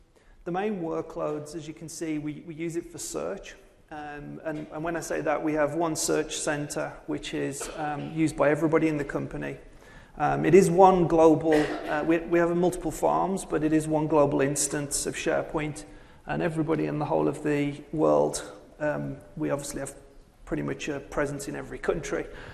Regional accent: England, United Kingdom; now in Detroit, United States; I'm from England. I live in Detroit, and I moved there about 8 years ago to work with General Motors. But prior to that, worked in the UK

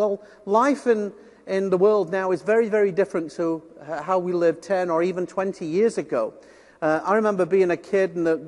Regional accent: United Kingdom; Being a Brit and from the other side of the pond, of course, I'll also kind of talk about our government's response as well.

